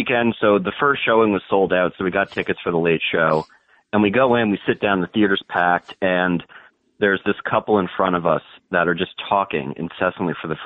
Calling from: Morristown, New Jersey, United States; New Jersey, Morristown.

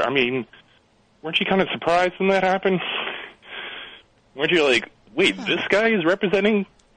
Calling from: Boston, Massachusetts, United States; I'm calling from the Boston area.

